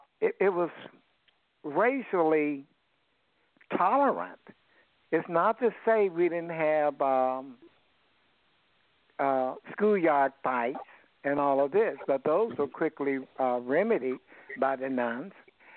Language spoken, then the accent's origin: English; New England, United States; also born or lived in Birmingham / Detroit; now in California, United States; I was born in Birmingham, Alabama, and my family moved to New England. That is where I grew up. That is where I attended school.